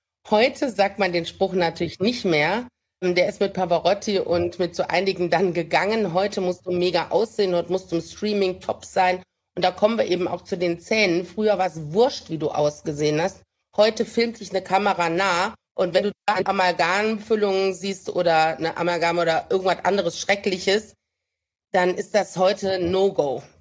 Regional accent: Düsseldorf, North Rhine-Westphalia, Germany; Ja, also ich bin aus Düsseldorf

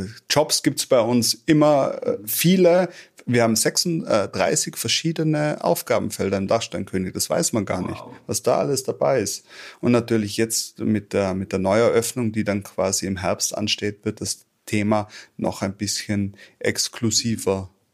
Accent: Tyrol, Austria; das, was ich an meiner Heimat Tirol schätze, genau das habe ich da.

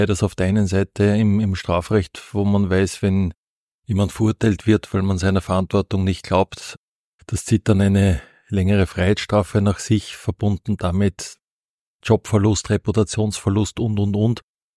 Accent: Linz, Upper Austria, Austria; Also ich bin geborener Linzer, bin in dieser Stadt hier aufgewachsen und zur Schule gegangen. Habe dann in Wien und Graz studiert und es hat mich dann wieder zurückgezogen in meine Heimat.

